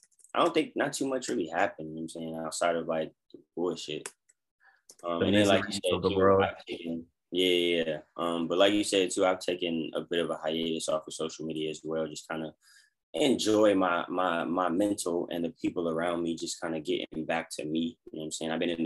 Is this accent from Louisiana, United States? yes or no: no; Los Angeles, California, United States; Bro, I grew up in LA, bro. I grew up in Cali.